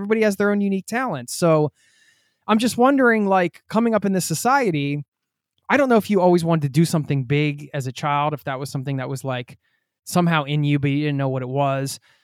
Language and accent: English; Pennsylvania, United States; Yeah, I'm from outside of Philly, so, you know, we grew up in the same area.